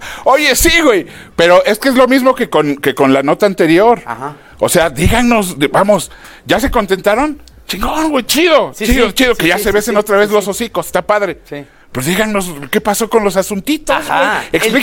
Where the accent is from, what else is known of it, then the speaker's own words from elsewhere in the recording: Mexico; como mexicanos estamos bien acostumbrados a que nos atoren.